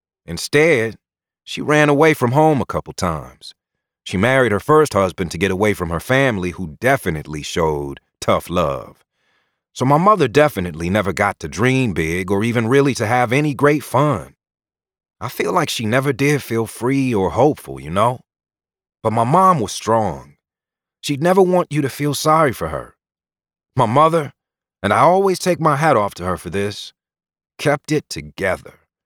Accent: Indianapolis, Indiana, United States; Being a black man in Indiana, it ain't no joke. I'm from Naptown, not Indianapolis. We call it Naptown.

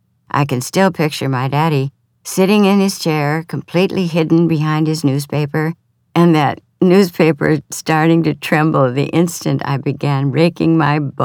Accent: Lafayette, Minnesota, United States; of Lafayette, Minnesota, my hometown, was approximately 200 on the day I was born, January 19, 1930

